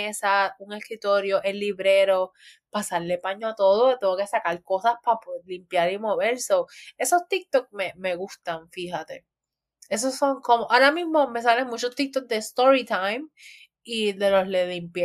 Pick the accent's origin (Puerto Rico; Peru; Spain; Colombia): Puerto Rico; que esto en Puerto Rico está normal, que así vivimos los de Puerto Rico